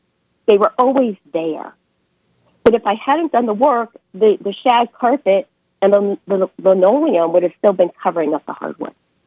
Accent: New York, United States; now in Charlotte, United States; Well, I grew up on Long Island. I grew up on North Shore of Long Island. And then I went to school in Indiana.

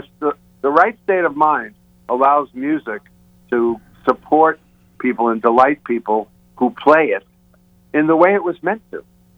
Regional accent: Long Island, New York, United States; I like it to be in the language of where I come from. I'm from Long Island.

